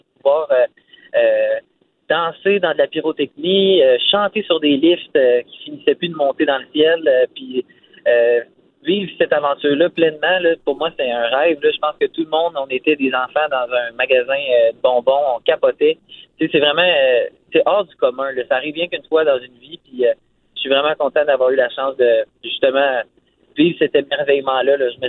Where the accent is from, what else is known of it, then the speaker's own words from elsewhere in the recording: Victoriaville, Quebec, Canada; Moi, j'ai grandi à Victo. Ma famille est de Victo. Je suis né à Victo. Mais à partir de secondaire 4, à mes frais, j'ai décidé d'aller au Collège Saint-Bernard à Drummond.